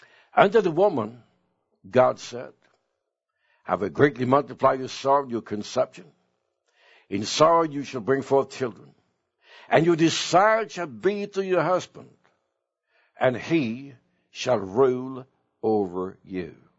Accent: Sweden; Three houses from where my brother and I were raised in Sweden was a family

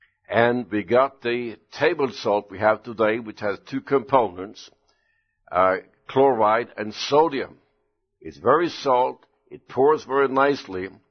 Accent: Punjab, India; at India-Pakistan border in the Punjab state. And the main borderline is just 15 miles away from my hometown. That is known as Dera border section.

